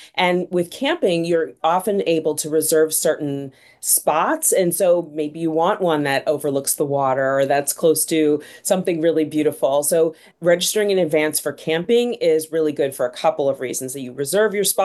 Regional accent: Massachusetts, United States; I grew up in Massachusetts, so I can attest to that for sure.

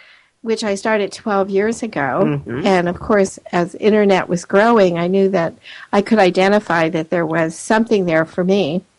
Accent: New Jersey, United States; born there; I was born in New Jersey.

